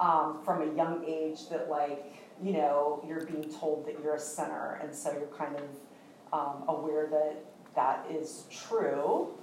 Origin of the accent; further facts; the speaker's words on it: Florida, United States; I grew up in Florida. I grew up in a wonderful home with good, godly Christian parents. We grew up Baptist